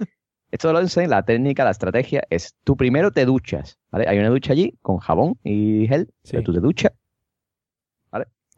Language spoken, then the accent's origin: Spanish; Cádiz, Andalusia, Spain; Sevilla está muy cerca de donde vivo yo soy de Cádiz.